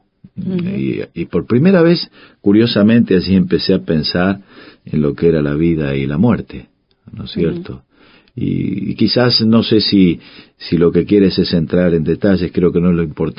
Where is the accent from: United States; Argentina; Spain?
Argentina; Buenos Aires; born there; Yo nací en Buenos Aires